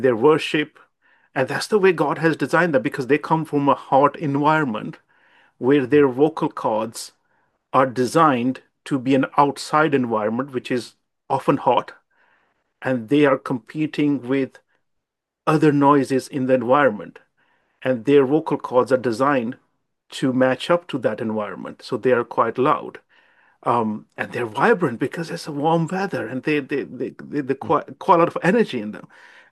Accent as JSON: {"language": "English", "region": "South East England", "country": "United Kingdom", "said": "So I'm from my home counties."}